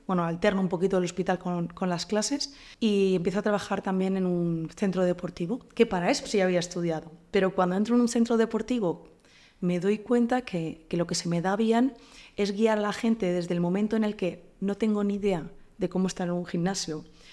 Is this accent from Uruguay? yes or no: no; Ciudad Real, Castilla-La Mancha, Spain; soy de Ciudad Real